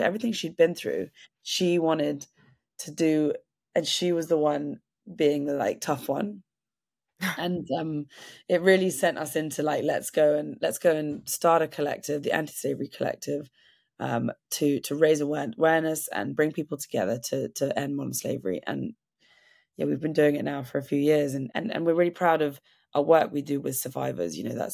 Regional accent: England, United Kingdom; As an English person, we don't really ask questions

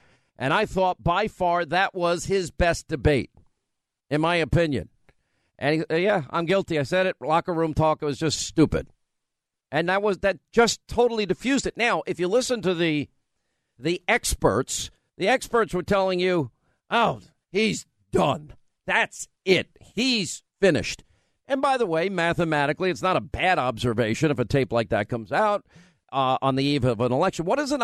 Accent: New York, United States; Now, I was a kid growing up from New York. My accent was a shock to the people in Alabama

